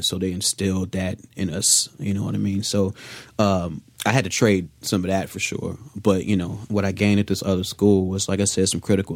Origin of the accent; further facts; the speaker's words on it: Chicago, Illinois, United States; Like I said, I'm from Chicago, dude.